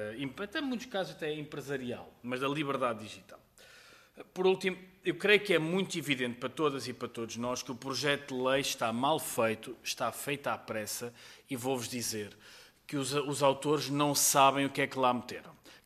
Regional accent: Switzerland; moved away; Eu cresci na Suíça, portanto levei muito com isso.

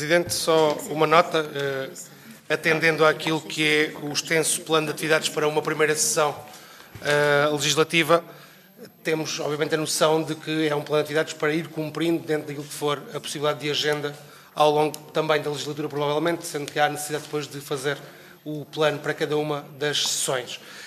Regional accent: Vendas Novas, Évora, Portugal; por simpatia também para com a minha terra natal, Vendas Novas

